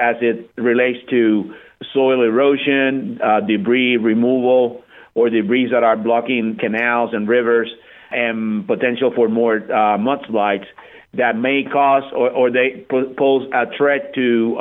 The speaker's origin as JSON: {"language": "English", "country": "Puerto Rico", "tie": "born or raised there", "moved": "as an adult", "lives_now": "United States", "said": "I am born and raised in Puerto Rico. I came to the mainland when I was 25"}